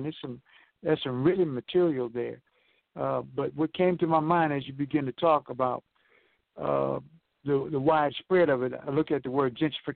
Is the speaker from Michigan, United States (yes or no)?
yes; Detroit, Michigan, United States; I was born and raised in Detroit, and so I went in Hamtramck, and again, I whoop on some white boys.